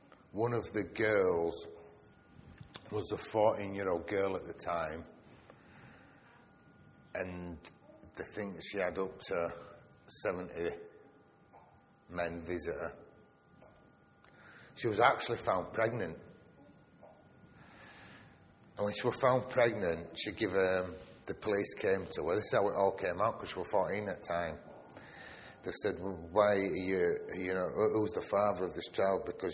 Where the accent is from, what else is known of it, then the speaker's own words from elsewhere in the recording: Bradford, Yorkshire and the Humber, United Kingdom; As I said, I'm from Bradford. If anybody doesn't know Bradford, it's the fifth or sixth largest city in the UK.